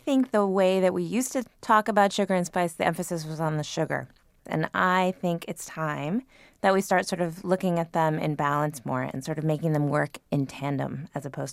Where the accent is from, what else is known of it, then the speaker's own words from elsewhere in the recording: Connecticut, United States; born there; I was born in Connecticut and grew up there.